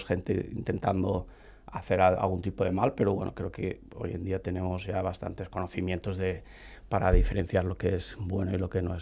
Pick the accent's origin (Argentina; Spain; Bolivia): Spain; Valencian Community